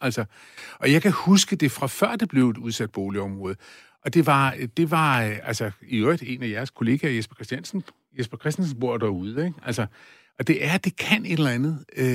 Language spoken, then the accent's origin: Danish; Søllerød, Capital Region of Denmark, Denmark; det er jeg vokset op i Søllerød, og om ikke en guldske, så i hvert fald en sølske i munden.